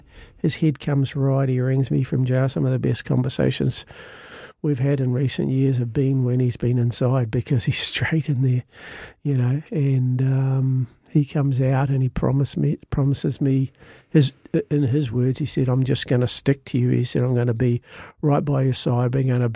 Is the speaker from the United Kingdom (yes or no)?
no; Ireland; I'm Irish, so it's really hard for me to keep those four-letter ones in.